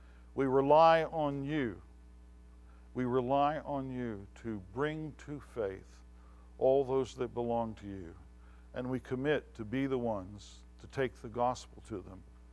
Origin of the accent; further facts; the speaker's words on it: England, United Kingdom; we know best because we're English